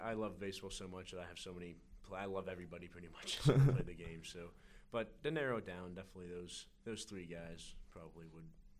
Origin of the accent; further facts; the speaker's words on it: Butler, Pennsylvania, United States; Like I'm from Butler, which is a little north of Pittsburgh.